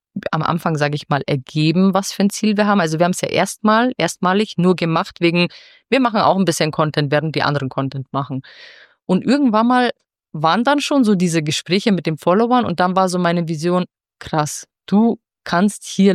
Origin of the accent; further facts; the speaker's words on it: Bavaria, Germany; Wir kommen ja aus der Nähe München